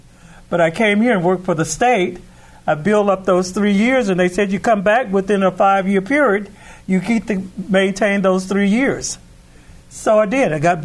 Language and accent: English; the South, United States; born there; moved away as an adult; now in Anchorage, United States; I've lived in Anchorage now for 40 years this year. Never thought I would end up here. I was born in the South.